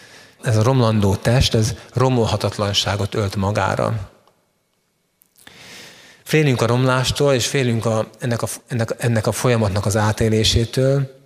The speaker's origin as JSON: {"language": "Hungarian", "country": "Hungary", "said": "Mi most magyarként itt Magyarországon itt vagyunk"}